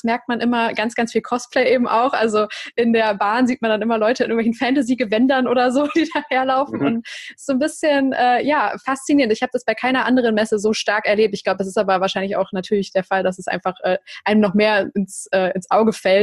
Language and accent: German; Cologne, North Rhine-Westphalia, Germany; das mit der Gamescom zum Beispiel kann ich jetzt als Kölnerin einfach super beschreiben